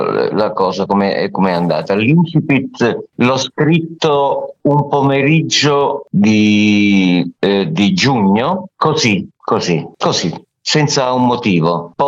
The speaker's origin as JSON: {"language": "Italian", "town": "Cosenza", "region": "Calabria", "country": "Italy", "lives_now": "Milan, Italy", "said": "Io vivo a Milano, ma sono calabrese."}